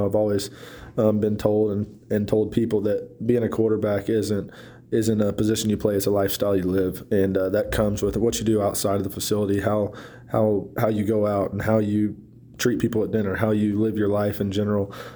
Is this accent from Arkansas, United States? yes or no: yes; Arkansas, United States; loved that place and loved being in my home state, Arkansas.